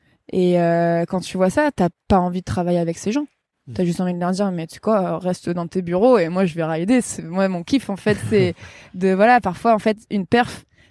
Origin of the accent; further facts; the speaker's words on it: Digne-les-Bains, Provence-Alpes-Côte d'Azur, France; Moi, du coup, j'ai grandi à Digne-les-Bains.